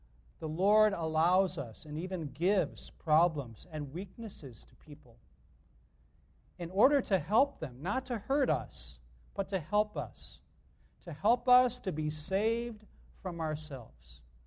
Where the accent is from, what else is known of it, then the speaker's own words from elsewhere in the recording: Chicago, Illinois, United States; I may look Asian, but I don't speak Asian. I grew up in Chicago, and I didn't know really any Tagalog when I went to the Philippines.